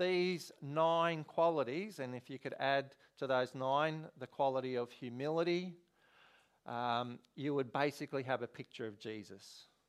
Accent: Queensland, Australia; We may have some people watching from my home state, Queensland.

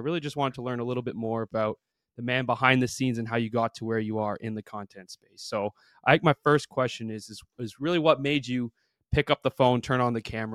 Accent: Toronto, Ontario, Canada; I'm from Toronto. This is Leafs country.

